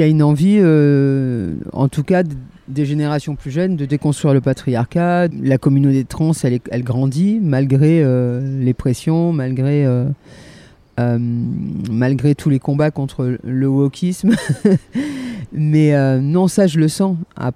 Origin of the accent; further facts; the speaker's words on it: Monaco; born there; la ville dans laquelle j'étais né, puisque je suis né à Monaco, donc c'était quand même très hétéronormé, très bourge